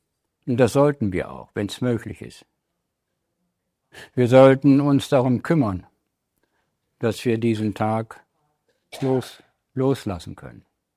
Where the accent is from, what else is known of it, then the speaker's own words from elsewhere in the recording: Northern Germany, Germany; Ich bin am kleinen Dorf in Norddeutschland groß geworden und da war das so.